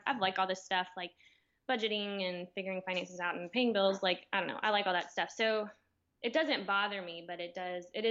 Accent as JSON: {"language": "English", "town": "Birmingham", "region": "Alabama", "country": "United States", "also_born_or_lived": "Atlanta", "said": "I'm from Birmingham, Alabama, so kind of right there in the middle. I've lived like most of my adult life in Atlanta."}